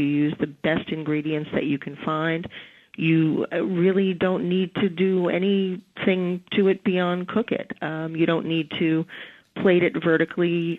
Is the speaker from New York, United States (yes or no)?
yes; New York City, New York, United States; I'm a New Yorker. I come from Manhattan, and I grew up at a time in Manhattan where food was always tall.